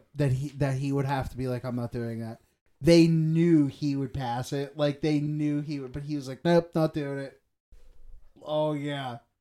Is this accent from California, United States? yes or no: no; Pennsylvania, United States; we are from the Joe Namath area, so like, we know his niece.